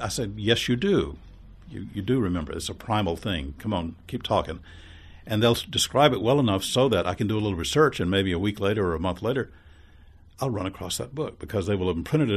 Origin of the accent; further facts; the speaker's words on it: Tuscaloosa, Alabama, United States; my little asbestos shingle home that I was brought up in Tuscaloosa as a kid